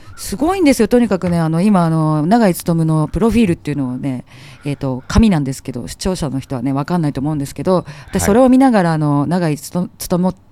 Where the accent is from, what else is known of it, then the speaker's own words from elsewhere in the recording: Iwate, Japan; 地元に帰る、必ず地元にの岩手に帰るんだけど